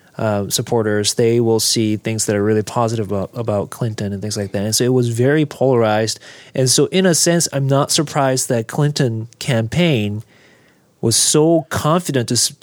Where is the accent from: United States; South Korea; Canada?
South Korea; I was born and raised in Korea, like most of you know.